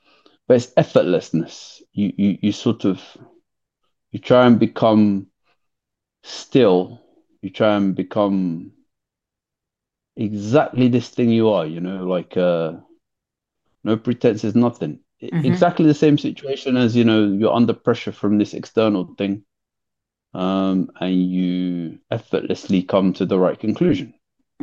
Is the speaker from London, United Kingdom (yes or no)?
yes; London, United Kingdom; I grew up in London.